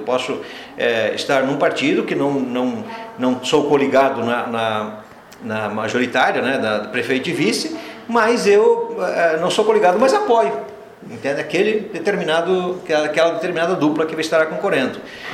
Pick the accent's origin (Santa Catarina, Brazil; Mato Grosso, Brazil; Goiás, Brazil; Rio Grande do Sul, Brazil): Santa Catarina, Brazil; Xanxerê; Foi aqui que eu nasci, aqui no interior, no Cambuizal, né? É aqui que eu desenvolvi minha família, tenho duas filhas maravilhosas, minha esposa, aqui que eu tenho os meus negócios, tenho três empresas de Xanxerê.